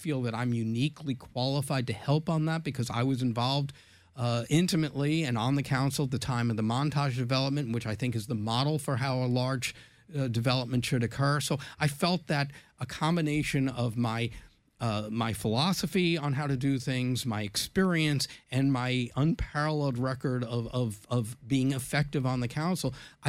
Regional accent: Brooklyn, New York, United States; You know, Ed, you and I come from Brooklyn.

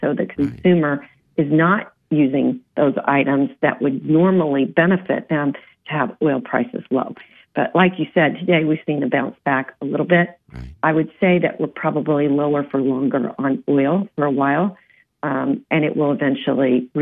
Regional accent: Texas, United States; So I'm from Texas originally, born and raised in Texas.

